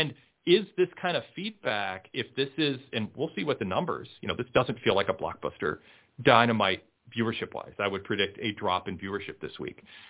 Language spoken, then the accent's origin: English; the South, United States; The sad part is I'm 37 and from the South. I'm the target demo for him.